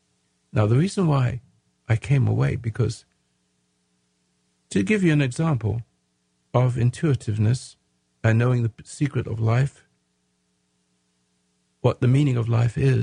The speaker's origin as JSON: {"language": "English", "region": "England", "country": "United Kingdom", "said": "So I didn't come from a country like that. I came from England, and education, basic education, was basically decent."}